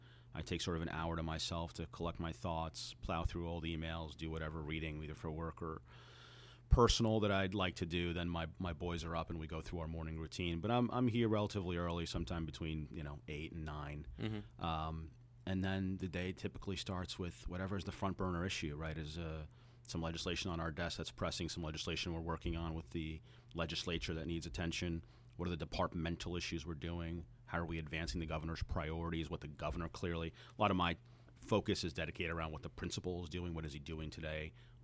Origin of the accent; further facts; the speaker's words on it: Jersey City, New Jersey, United States; also born or lived in Glen Ridge; I grew up in Jersey City before moving to Glen Ridge.